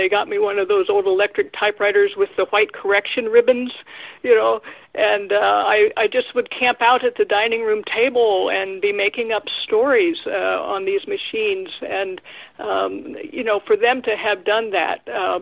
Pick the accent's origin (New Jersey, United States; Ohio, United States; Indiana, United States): Ohio, United States; now in South Dakota, United States; I grew up in Northwest Ohio near Mount Blanchard. If anybody's ever heard of that, they win a free book. Now I live in South Dakota.